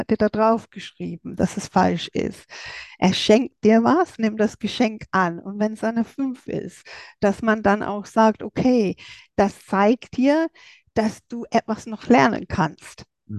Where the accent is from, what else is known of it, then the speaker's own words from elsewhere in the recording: England, United Kingdom; wie die Schulen bei uns in England gewesen sind, als ich damals da war.